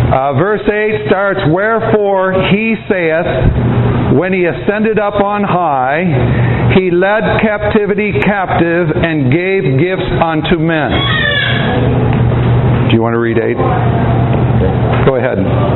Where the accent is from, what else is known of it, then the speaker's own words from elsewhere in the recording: United States; And we come from the United States. And I live in a city named Dubuque, Iowa.